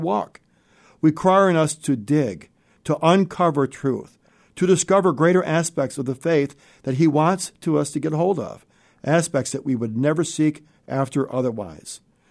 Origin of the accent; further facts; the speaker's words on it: North Syracuse, New York, United States; As a kid, I grew up in North Syracuse. We had a nice house with lots of room.